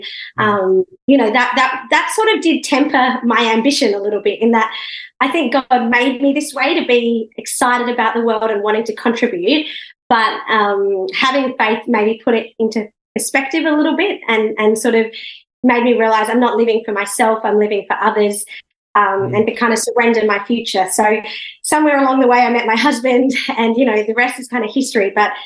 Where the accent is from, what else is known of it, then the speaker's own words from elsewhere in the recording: Sydney, New South Wales, Australia; When I was growing up in Sydney